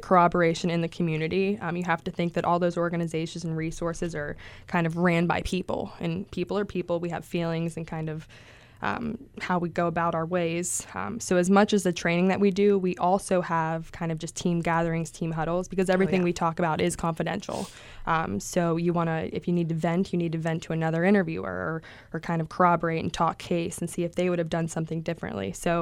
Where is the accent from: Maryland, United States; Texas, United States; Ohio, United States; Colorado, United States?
Maryland, United States; Baltimore; now in Roseburg, United States; I'm very new to Roseburg. It's a very small town. I'm from Baltimore, Maryland.